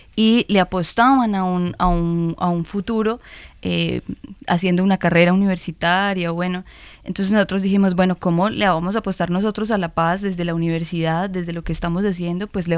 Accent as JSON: {"language": "Spanish", "country": "Colombia", "said": "Yo sueño con la libertad y la dignidad de mi pueblo colombiano."}